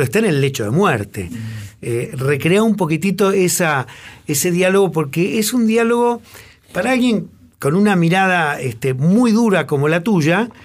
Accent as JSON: {"language": "Spanish", "region": "Buenos Aires", "country": "Argentina", "said": "yo soy de Parque Patricios"}